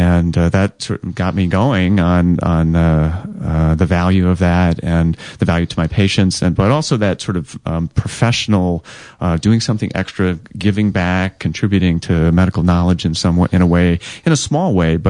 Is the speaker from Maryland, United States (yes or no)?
no; Dayton, Ohio, United States; also born or lived in Indiana / Maine / Syracuse; Well, I grew up in Dayton, Ohio, went to college in Indiana, so I'm from the Midwest, and grew up there.